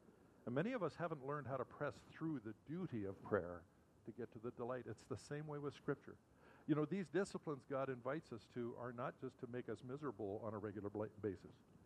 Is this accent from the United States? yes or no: no; British Columbia, Canada; We did a presentation of the book of Galatians together on June 20th in my hometown in British Columbia.